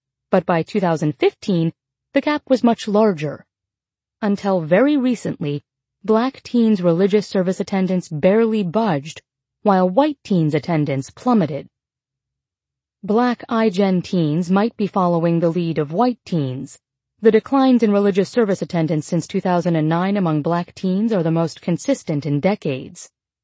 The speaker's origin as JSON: {"language": "English", "town": "Irving", "region": "Texas", "country": "United States", "tie": "born or raised there", "said": "which I experienced firsthand growing up in Irving, Texas, which at one time claimed to have more churches per capita than any other city in the country."}